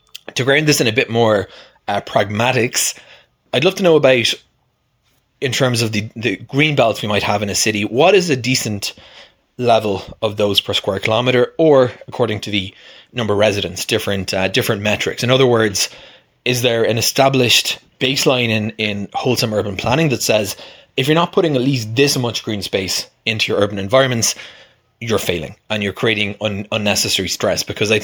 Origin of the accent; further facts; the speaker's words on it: Ireland; growing up in Ireland, we'd go to the country in the summers.